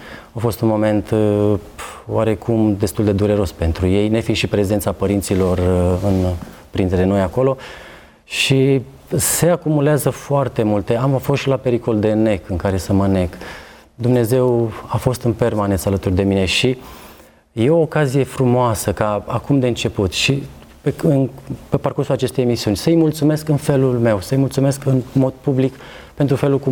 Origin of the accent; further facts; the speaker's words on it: Bucharest, Romania; eu am copilărit la București, aici m-am născut